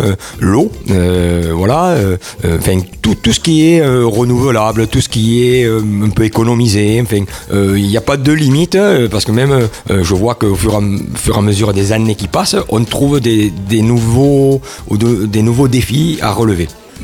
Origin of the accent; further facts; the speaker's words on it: L'Isle-Jourdain, Occitanie, France; je suis de l'Île-Jourdain